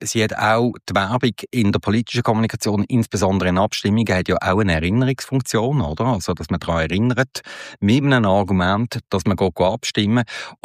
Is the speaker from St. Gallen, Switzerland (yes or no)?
no; Basel, Basel-Stadt, Switzerland; ich bin in Basel aufgewachsen.